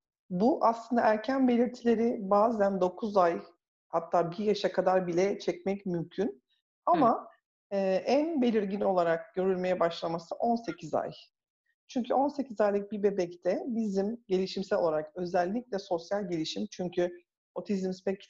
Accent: İzmir, Turkey; born there; İzmir doğumluyum aslen. Hani burada doğdum, tekrar buraya geri döndüm gibi oldu.

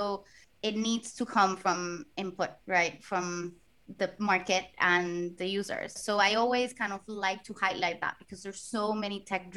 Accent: Puerto Rico; first language Spanish; English is a second language; So I am originally from Puerto Rico. That's why the accent.

